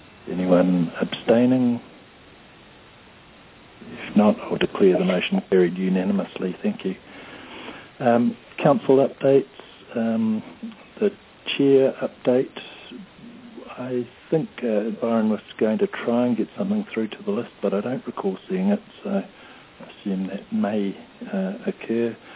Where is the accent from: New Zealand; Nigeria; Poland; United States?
New Zealand; accent: Kiwi; I really would hate to get my Kiwi accent and Kiwi tongue around 2 of those 3 names